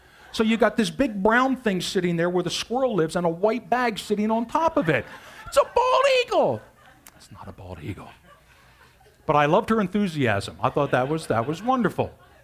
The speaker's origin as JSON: {"language": "English", "town": "Philadelphia", "region": "Pennsylvania", "country": "United States", "tie": "born there", "said": "So I was born in Philly."}